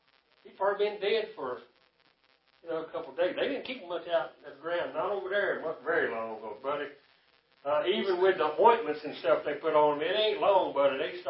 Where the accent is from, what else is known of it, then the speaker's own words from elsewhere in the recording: the South, United States; Dogs. I'm from the South. Dogs and hogs.